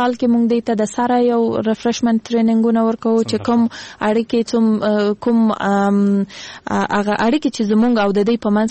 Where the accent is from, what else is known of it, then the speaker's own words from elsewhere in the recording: Kandahar, Afghanistan; now in Kabul, Afghanistan; زه خپل د کندهار د ولایت یم او ما تحصیل د حقوق په بخش کې کړی دی د امریکایانو پانتون کې دلته په کابل کې